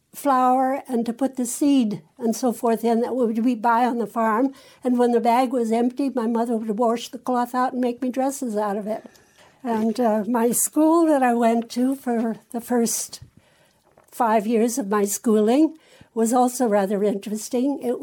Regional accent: Minnesota, United States; born there; Yes, I was born in Minnesota in 1933 on a farm. No electricity, no indoor plumbing. The facilities were an outhouse back in the woods, and believe me, in a Minnesota winter, you'd remember that.

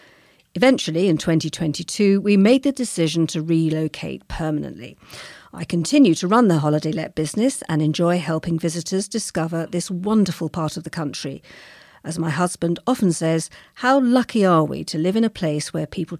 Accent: East of England, United Kingdom; Well, although I grew up in Hertfordshire, I have strong family connections here.

